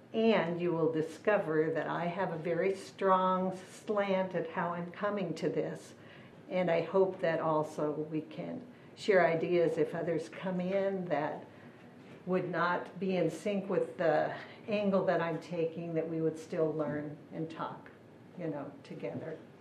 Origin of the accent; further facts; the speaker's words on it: Dayton, Oregon, United States; from Dayton, Oregon.